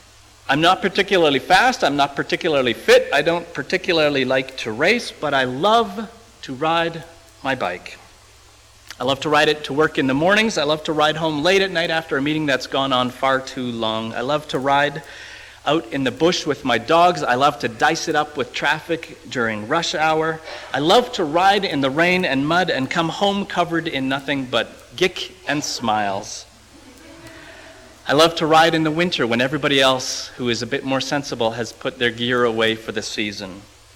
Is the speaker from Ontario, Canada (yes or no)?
no; Winnipeg, Manitoba, Canada; I'm from Winnipeg. Back in Winnipeg, I've lived there for about 15 years now or so.